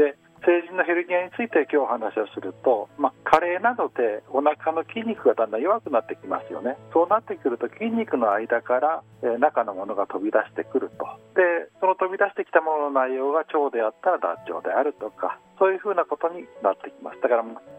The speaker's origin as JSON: {"language": "Japanese", "town": "Itsukaichi", "region": "Hiroshima", "country": "Japan", "said": "僕出身は五日市です。"}